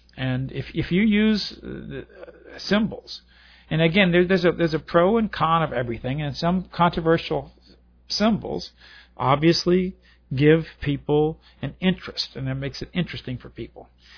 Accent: Louisiana, United States; I love the South. Man, I'm a Confederate from way back. And when I was a young boy growing up in South Louisiana

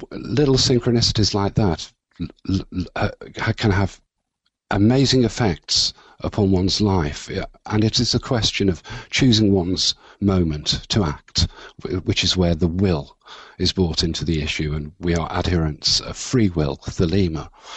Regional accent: Wolverhampton, West Midlands, United Kingdom; which were being published from my hometown of Wolverhampton

